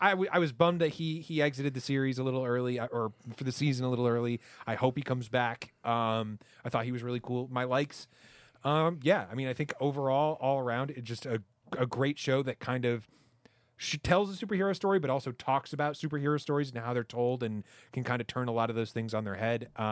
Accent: Syracuse, New York, United States; from my hometown of Syracuse, New York

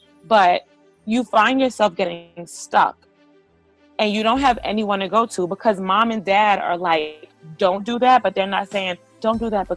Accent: Brooklyn, New York, United States; born and raised in Brooklyn, New York, two-parent home. I'm the oldest of five.

